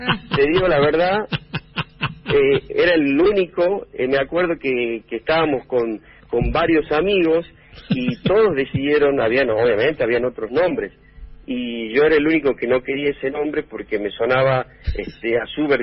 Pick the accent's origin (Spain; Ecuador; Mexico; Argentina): Argentina; Jujuy; also born or lived in Güemes; soy nacido en Güemes, sí, y desde muy chiquito me vine a vivir acá a Jujuy, donde he crecido, estoy acá